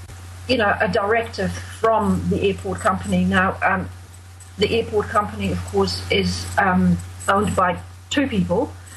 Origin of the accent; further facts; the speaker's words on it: Netherlands; English is a second language; moved away; you'll have to excuse me because English is my second language. I came here in 1974 from the Netherlands.